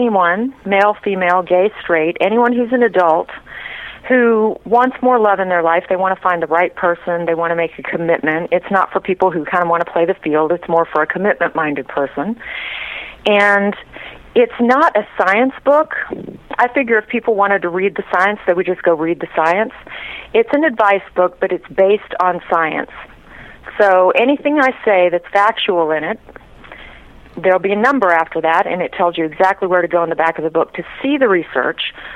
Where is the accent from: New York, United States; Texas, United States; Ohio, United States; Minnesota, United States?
Texas, United States; now in California, United States; Well, I grew up in Central Texas